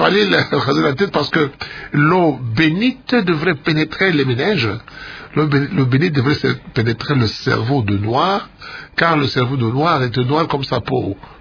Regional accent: Kasaï-Oriental, DR Congo; je ne suis pas du Kasaï occidental, je suis du Kasaï oriental, mais je suis du Kasaï, et encore mieux, je suis congolais.

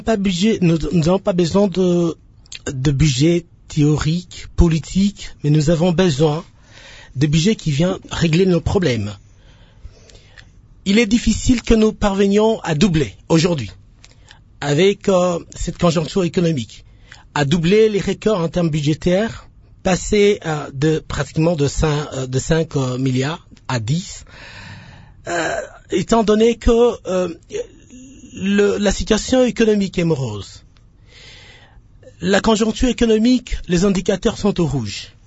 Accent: DR Congo; En tant que Congolais, c'est une satisfaction pour moi d'entendre pour la première fois que nous atteignons ces chiffres-là.

